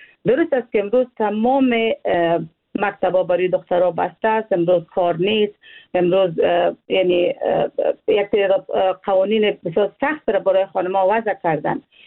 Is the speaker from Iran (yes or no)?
no; Afghanistan; من یک افغان هستم